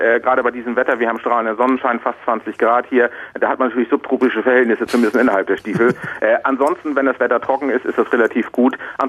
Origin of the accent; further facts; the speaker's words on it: Northern Germany, Germany; Wir als Norddeutsche sind das gewohnt. Wir sind in Gummistiefel groß geworden.